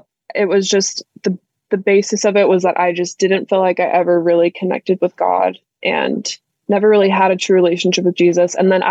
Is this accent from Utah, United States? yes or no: yes; Utah, United States; So I grew up in Utah, which is predominantly, it's very, very Mormon